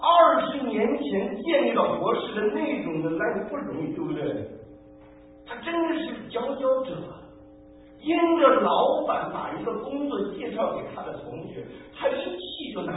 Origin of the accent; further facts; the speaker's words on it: Beijing, China; 因为我从北京来的